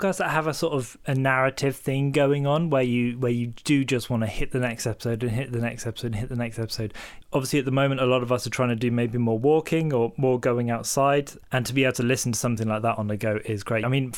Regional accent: Hythe, South East England, United Kingdom; born there; Yeah, so I would normally tell people I was born in Southampton because not a lot of people know where Hythe is, but I was actually born in Hythe, which is, of course, just across the water from Southampton.

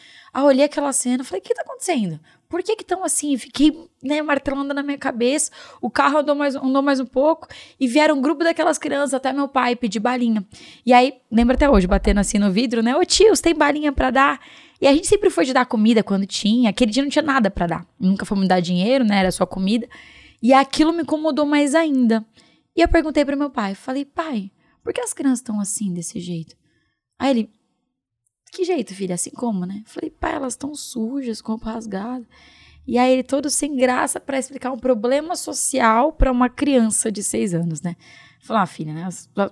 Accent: Guarulhos, São Paulo, Brazil; quando eu tinha 6 anos de idade. Sou lá de Guarulhos, nasci em São Paulo, mas eu moro em Guarulhos a minha vida inteira.

